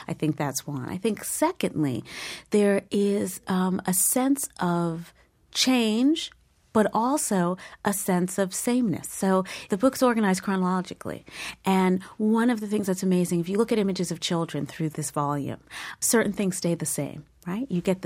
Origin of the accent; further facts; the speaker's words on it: Queens, New York, United States; Queens, in St. Albans, Queens, with photographs around my home of my father's childhood in Harlem